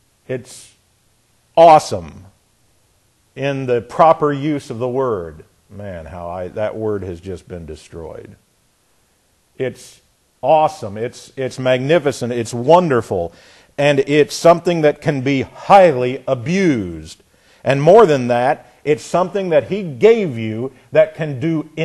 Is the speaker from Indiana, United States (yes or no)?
yes; Indiana, United States; In fact, I'm from Indiana, and the big newspaper in Indiana was the Indianapolis Star.